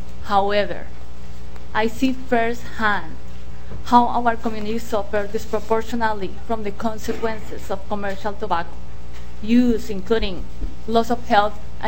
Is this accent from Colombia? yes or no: yes; Colombia; now in United States; I am from Colombia. I'm proud of saying that Minnesota is now my home.